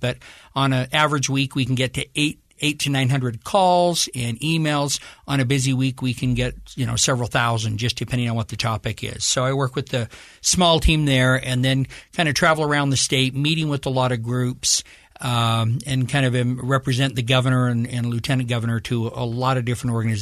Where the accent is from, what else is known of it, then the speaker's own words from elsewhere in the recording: Ferron, Utah, United States; I grew up in Farron, Utah. I am totally proud of my wonderful hometown of Farron.